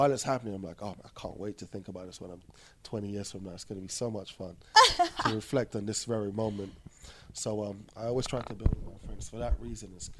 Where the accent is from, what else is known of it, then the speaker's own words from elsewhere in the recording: Nigeria; I think being Nigerian and being from a proud group of people, and even being from the Bits, like the Bits is proud.